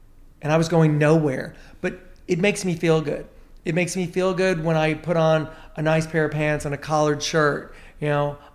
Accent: Tennessee, United States; I'm from Tennessee.

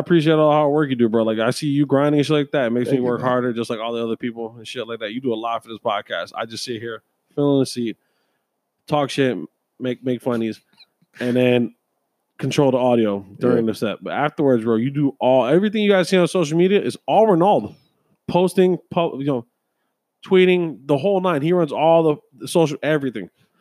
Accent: Puerto Rico; You're taking a green card belt, and I'm taking them because I'm technically American Puerto Rican.

